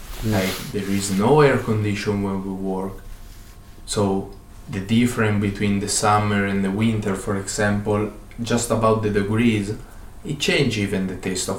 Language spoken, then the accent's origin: English; Italy; English is a second language; even in Italy, because I come from Italy.